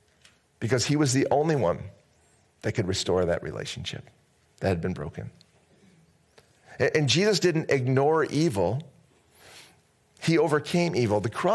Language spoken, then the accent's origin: English; United States; And as an American citizen, my job is to be to follow the laws of the country that I'm a part of, and to be a good citizen